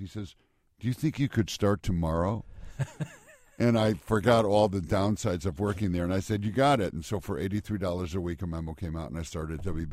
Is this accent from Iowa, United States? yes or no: no; Chicago, Illinois, United States; moved away as an adult; now in New York, United States; As for me, I come from Chicago. I left and went to New York in 1971, and have never stopped loving the Cubs.